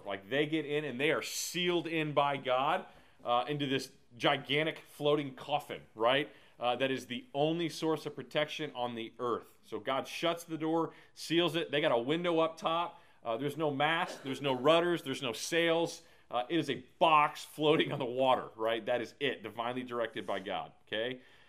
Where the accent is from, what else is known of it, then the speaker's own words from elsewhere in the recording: Texas, United States; Like, I'm from Texas. We have thunderstorms there.